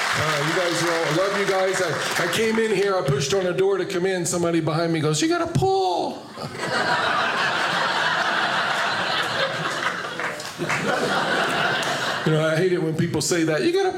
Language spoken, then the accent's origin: English; Nashville, Tennessee, United States; I'm from Nashville, Tennessee.